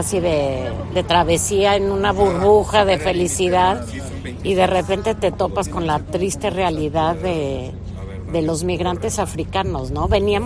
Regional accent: Mexico; Nosotros como mexicanos lo vivimos con los migrantes hacia Estados Unidos

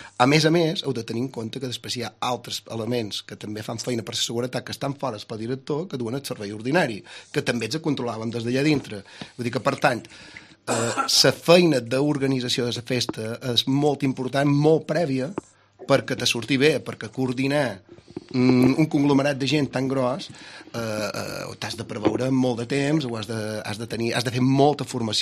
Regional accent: Ciutadella, Balearic Islands, Spain; born there; som el cap de policia de Ciutadella i he nascut a Ciutadella.

